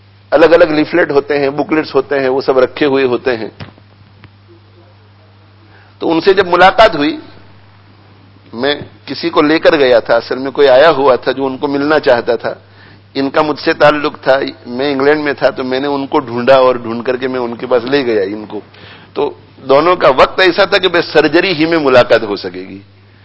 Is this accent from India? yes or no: yes; Bhuria, India; ہم جب بچپن میں تھے نا, بچپن میں تو اسکول کے اندر ہمیں یہ سکھایا گیا تھا, انڈیا کی بات کر رہا ہوں, بھوریا گاؤں کی, وہاں اسکول میں میں جاتا تھا